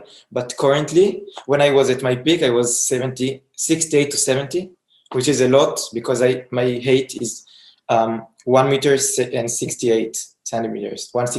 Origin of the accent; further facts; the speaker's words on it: Israel; You guys know I'm from Israel already.